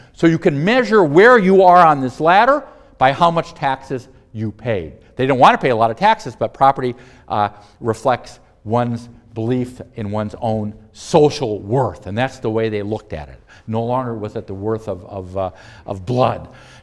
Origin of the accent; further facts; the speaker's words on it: Oregon, United States; I'm from Oregon. We didn't carry umbrellas because it rained all the time anyway